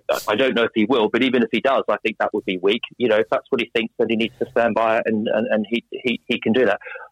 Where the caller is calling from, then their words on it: London, United Kingdom; London. Southwest London.